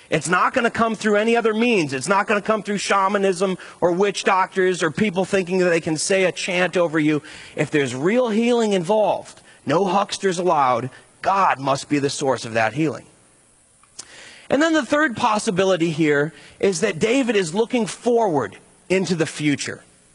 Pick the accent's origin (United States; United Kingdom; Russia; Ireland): Ireland; I'm Irish. I couldn't forget to mention this.